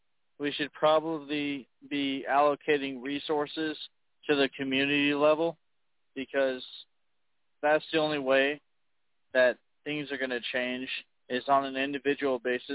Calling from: Champaign, Illinois, United States; I'm calling from Champaign, Illinois.

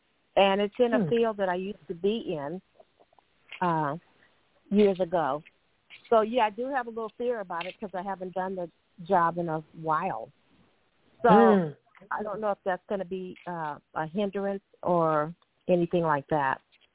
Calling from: California, United States; …, California.

